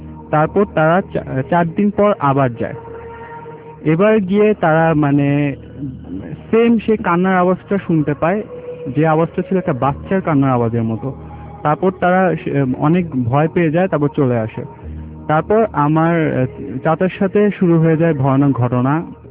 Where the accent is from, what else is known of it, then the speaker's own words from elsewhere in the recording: Mirpur, Dhaka Division, Bangladesh; মিরপুর থেকে এসেছি।